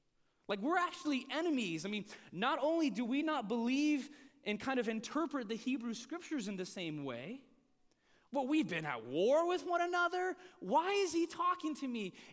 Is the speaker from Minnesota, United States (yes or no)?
no; Riverside, California, United States; this is hotter than a July summer day in the Inland Empire. And I grew up in Riverside, and it can get hot.